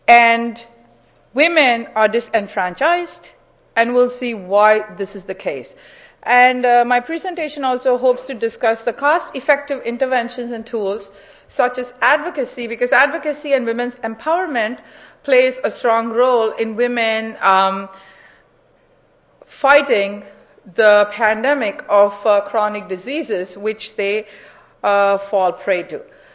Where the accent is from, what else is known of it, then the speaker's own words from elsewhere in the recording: India; I remember growing up in India